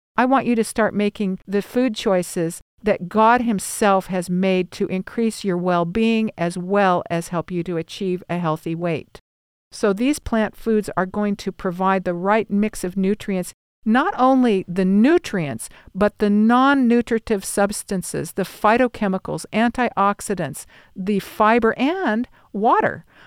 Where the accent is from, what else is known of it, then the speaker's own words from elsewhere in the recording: California, United States; moved away; And I remember when we moved to the South, I was from California